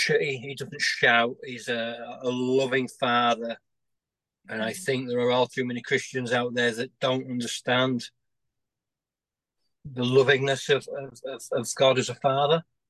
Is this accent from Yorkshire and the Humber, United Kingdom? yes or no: yes; Yorkshire and the Humber, United Kingdom; I'm a Yorkshireman.